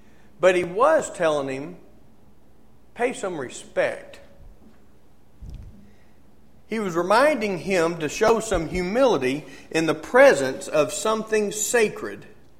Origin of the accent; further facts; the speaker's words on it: Dallas, Texas, United States; We're from the Dallas area